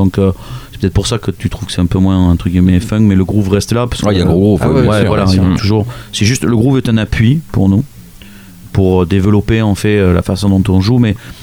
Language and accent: French; Nouvelle-Aquitaine, France; accent: Landes; Ou un copain à moi, mon accent landais, ce serait assez ridicule.